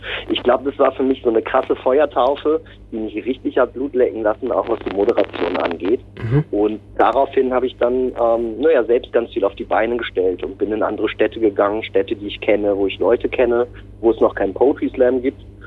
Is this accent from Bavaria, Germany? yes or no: no; Greven, North Rhine-Westphalia, Germany; in Greven, meiner Heimatstadt